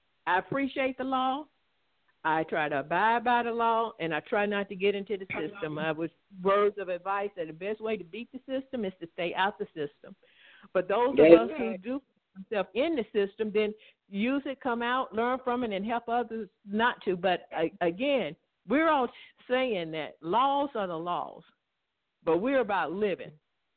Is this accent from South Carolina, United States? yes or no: no; Mississippi, United States; born and raised in Mississippi, I've been around enough.